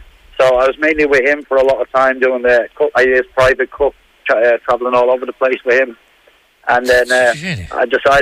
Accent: Dún Laoghaire, Leinster, Ireland; also born or lived in England; now in Wicklow, Ireland; I was born and bred in Dunleary, in Trudy's restaurant. My mum had the famous Trudy's restaurant, Dunleary, so I've been cooking from the age of 12, and then decided to go to England for 25 years. Come back here 8 years ago

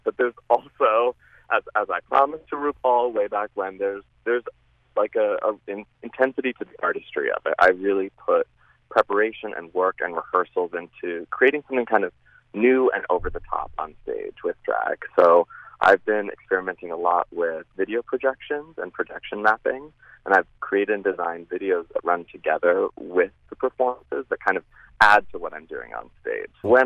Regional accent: Midwest, United States; born there; now in New York City, United States; I mean, from the Midwest by birth, but as I'm any New Yorker, the greatest city.

